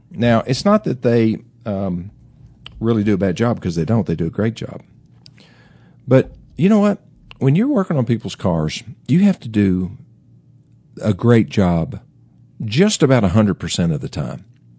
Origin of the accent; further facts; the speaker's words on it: Greeneville, Tennessee, United States; were made in my hometown, Greeneyville, Tennessee?